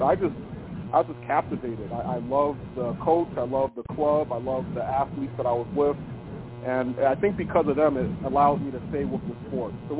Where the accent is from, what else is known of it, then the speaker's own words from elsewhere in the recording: Chicago, Illinois, United States; You know, I'm from Chicago